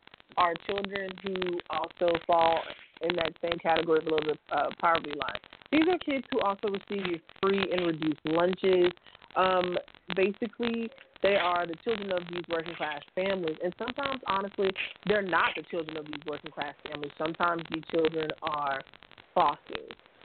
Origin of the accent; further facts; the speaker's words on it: the South, United States; I grew up extremely poor in the South.